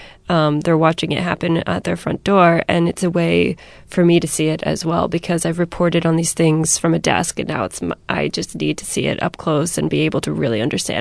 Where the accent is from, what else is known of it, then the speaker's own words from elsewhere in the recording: Alabama, United States; also born or lived in Northern Virginia / Montana / Wyoming / Washington, D.C.; now in Alaska, United States; I was born in Northern Virginia, and I lived there for 10 years before I moved down to Alabama. So I guess in that order would be Northern Virginia, Alabama, Montana, Wyoming, D.C., and now Alaska.